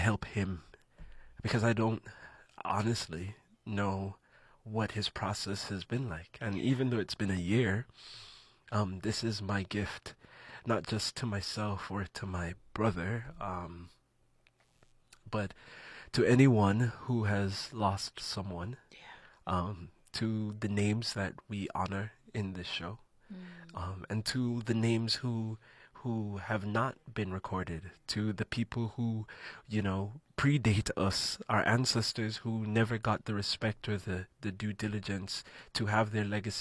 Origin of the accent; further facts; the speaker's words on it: Jamaica; So KBLA, you've heard today that I'm from Jamaica. Yeah.